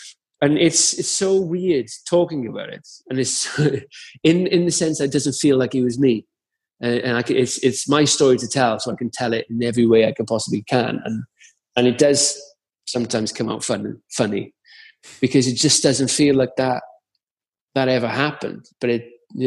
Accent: Caerphilly, Wales, United Kingdom; It's just, it can happen to any lad, and I'm a lad from Caerphilly

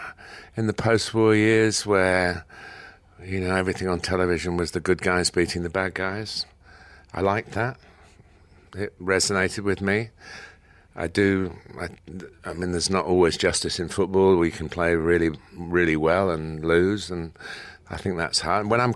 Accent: Chester, North West England, United Kingdom; born there; I was born in Chester

